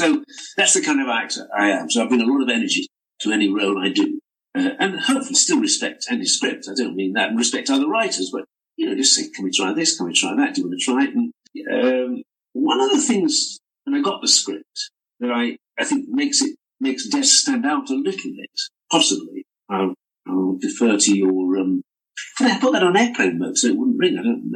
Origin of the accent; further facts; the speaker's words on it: England, United Kingdom; accent: northern; that I play it with my natural northern accent.